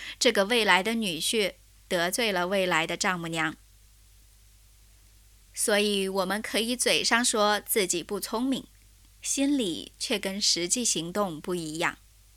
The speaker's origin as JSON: {"language": "Chinese", "country": "China", "said": "我们中国人就特别会表面上谦虚客气"}